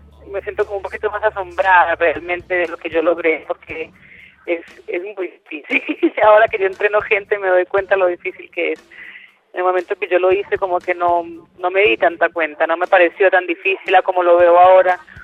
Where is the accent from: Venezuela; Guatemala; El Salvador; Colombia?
Colombia; now in Chile; Y yo voy a Colombia por lo menos 2 veces al año, por lo general. Mi familia vive allá, mi mamá, mis hermanas, mis tíos, así que pues yo soy colombiana de todo corazón.